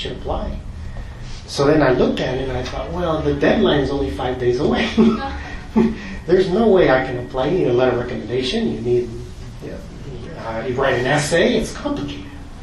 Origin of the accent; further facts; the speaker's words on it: San Jose, California, United States; And then growing up in San Jose and adjusting to life in the United States and then going to college, and it was very difficult.